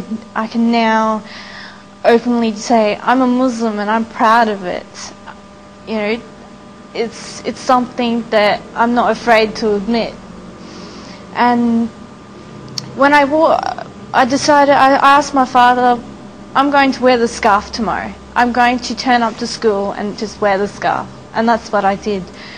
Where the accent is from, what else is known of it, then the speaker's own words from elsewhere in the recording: Australia; I'm still an Aussie, but my faith is different. I'm a Muslim. I'm an Aussie Muslim.